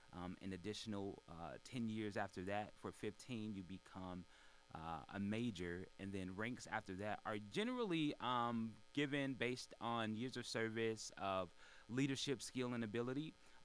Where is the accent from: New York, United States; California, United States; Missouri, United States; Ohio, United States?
Missouri, United States; St. Louis; I'm from St. Louis, born and raised.